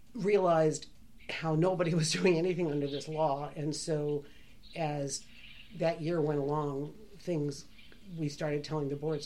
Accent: Delta Junction, Alaska, United States; I grew up in Delta Junction, which is 100 miles from Fairbanks.

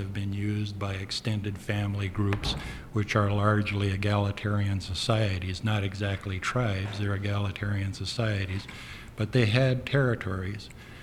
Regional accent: Kotzebue, Alaska, United States; even though I was raised in Kotzebue

